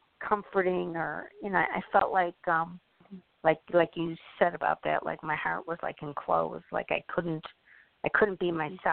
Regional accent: Chicago, Illinois, United States; I grew up in Chicago, and it was safe. It was a good neighborhood

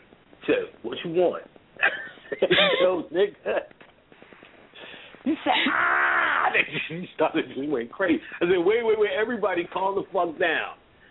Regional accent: New York, United States; but I was from New York. I moved to Jersey City for 2 years and got my ass right back on the goddamn PATH train and went the fuck back home.

